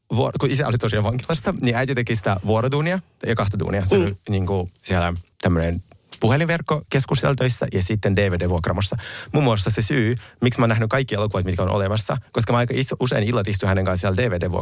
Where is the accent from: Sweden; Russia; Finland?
Russia; Kostomuksha, Republic of Karelia; tai joskus oltiin ihan siellä mun kotikaupungissa, Kostamuksessa